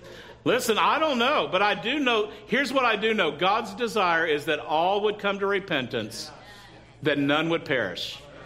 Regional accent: Texas, United States; moved away as an adult; now in California, United States; If you don't know, I'm from Texas, right?

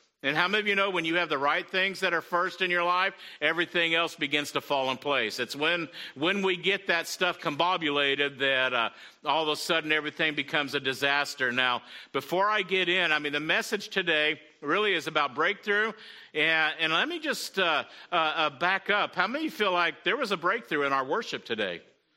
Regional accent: Texas, United States; And growing up in West Texas, I just, you know, and it was flat, it was dry

